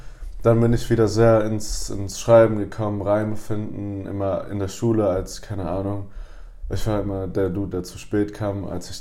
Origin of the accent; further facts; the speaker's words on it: Cologne, North Rhine-Westphalia, Germany; ich bin Kölner und ich bin auch hier in Köln aufgewachsen, aber meine Eltern sind beide aus Frankreich, also aus Paris und Montpellier. Und dementsprechend bin ich bilingual aufgewachsen, trilingual sogar, also mit Französisch